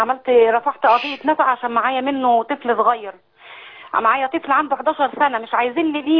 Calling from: Cairo, Cairo Governorate, Egypt; من القاهرة.

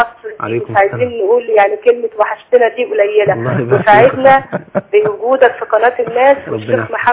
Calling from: Mecca, Makkah Province, Saudi Arabia; يعني انا بدعو ليكم من مكة المكرمة

